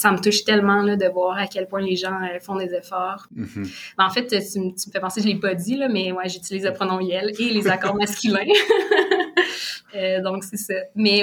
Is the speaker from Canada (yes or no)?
yes; Quebec, Canada; also born or lived in Toronto; moi, j'ai 28 ans. Je suis taureau. Je viens de Lanaudière au Québec. J'ai vécu 5 ans à Toronto.